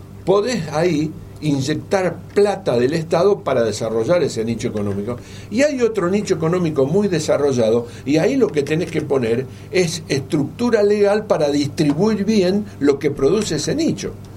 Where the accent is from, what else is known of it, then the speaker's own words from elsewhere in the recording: Villa Cañas, Santa Fe, Argentina; Yo había venido de mi pueblo, de Villa Cañas.